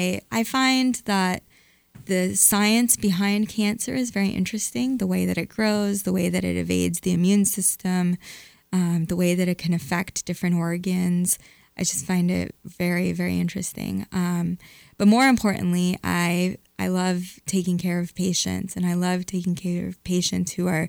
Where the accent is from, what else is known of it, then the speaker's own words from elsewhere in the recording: Michigan, United States; So I grew up in Michigan, in Southeast Michigan, outside of Detroit.